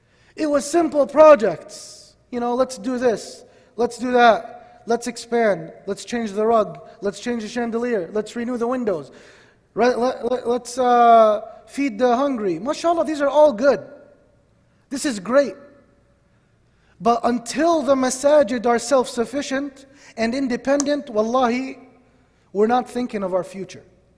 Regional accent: Northeast, United States; and I come from the Northeast, and I don't know what's going on, but I know in the state that I came from

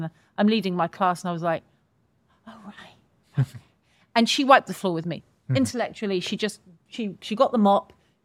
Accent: United Kingdom; And what the Iraq War did was it wrecked our version of ourselves as British people.

